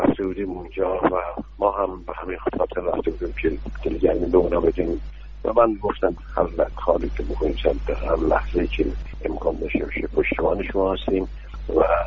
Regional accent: Iran; به عنوان یک ایرانی، به عنوان یک معلم

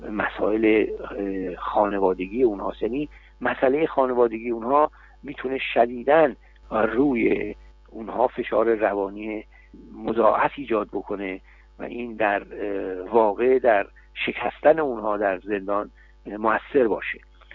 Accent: Iran; now in Sweden; حتی ما که ایرانی هستیم از دولت ها پول نمیگیریم

